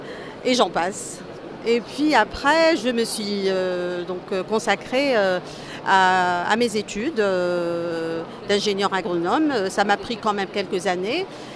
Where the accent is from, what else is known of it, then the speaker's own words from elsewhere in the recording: Algeria; je suis algérienne, je suis de formation ingénieure agronome